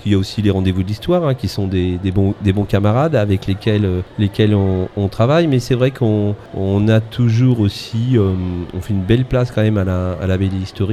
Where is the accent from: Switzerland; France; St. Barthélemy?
France; Pays de la Loire; parce que évidemment nous sommes des Ligériens